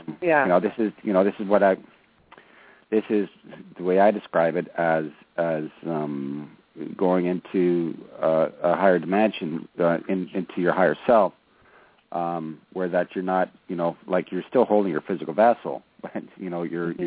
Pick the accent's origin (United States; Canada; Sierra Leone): Canada; Ontario; Oh, I'm from near Toronto, Ontario, Canada.